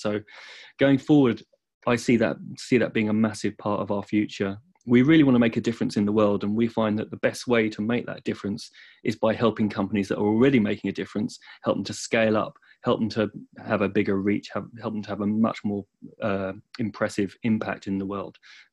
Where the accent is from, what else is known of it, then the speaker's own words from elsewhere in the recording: Hastings, South East England, United Kingdom; As I was growing up, I'm from Hastings.